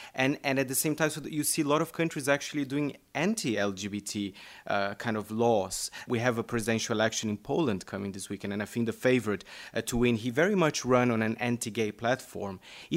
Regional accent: São Paulo, Brazil; English is a second language; my hometown, São Paulo, bars and restaurants, they are allowed to open from today.

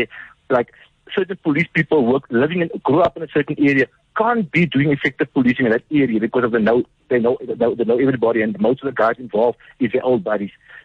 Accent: Cape Town, Western Cape, South Africa; I grew up in Manenberg in Cape Town

